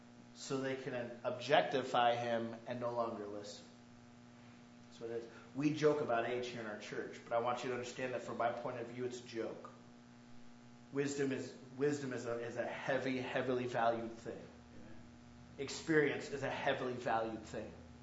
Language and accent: English; Michigan, United States; I was from Michigan.